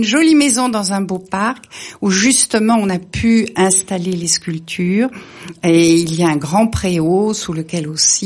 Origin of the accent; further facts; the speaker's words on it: Paris, Île-de-France, France; also born or lived in Burgundy / India; now in Tarn-et-Garonne, France; on est parisien au départ, on a vécu en Bourgogne, on a vécu en Inde, on travaille à Bangkok